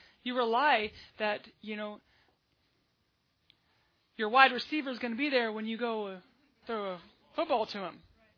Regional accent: Texas, United States; One of the reasons is that I'm from Texas. And so it's a state requirement in the state of Texas that you like football, right?

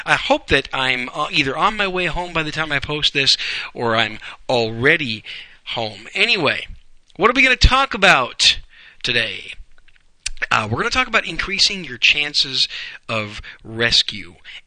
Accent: Wisconsin, United States; Packers won 27-14. My hometown team, it was a sloppy win, but they pulled it off.

